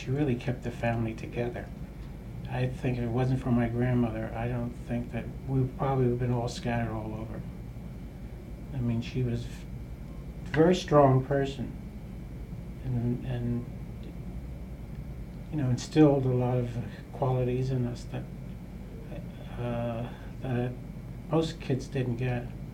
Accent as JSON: {"language": "English", "town": "Philadelphia", "region": "Pennsylvania", "country": "United States", "tie": "born there", "said": "I was born in Philadelphia, 1932."}